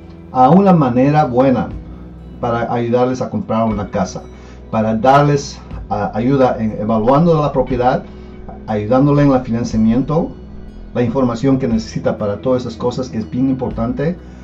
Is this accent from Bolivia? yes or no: yes; Bolivia; Yo vengo de Bolivia y yo sé que las leyes en Bolivia de bienes raíces son diferentes